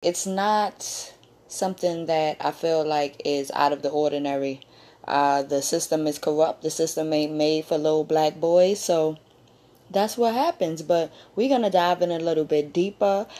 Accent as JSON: {"language": "English", "town": "Harlem", "region": "New York", "country": "United States", "said": "First of all, like, I'm from Harlem. This incident happened when I was 1."}